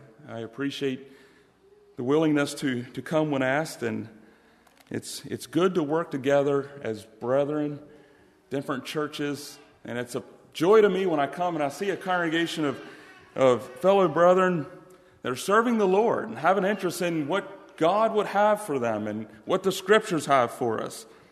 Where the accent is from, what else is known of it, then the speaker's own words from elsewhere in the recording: Chambersburg, Pennsylvania, United States; And yeah, we're from the Chambersburg, Pennsylvania area.